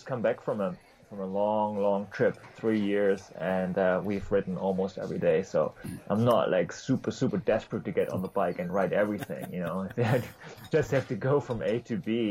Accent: eastern Germany, Germany; I grew up in Eastern Germany, which made it really nearly impossible to travel any place, really.

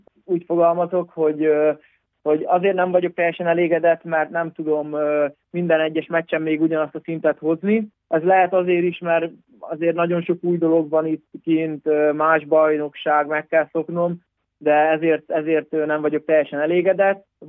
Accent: Csurgó, Somogy, Hungary; now in Germany; Csurgóról ide kerültem egy hatalmas városba, Stuttgartba. Nem Stuttgartban élek, hanem itt mellette egy ilyen kisebb faluba vagy városban, nem tudom pontosan. Szóval Csurgóhoz hasonló.

